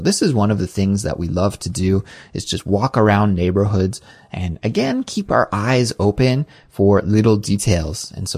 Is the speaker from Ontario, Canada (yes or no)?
no; Kelowna, British Columbia, Canada; in Western Canada, in Kelowna, my hometown.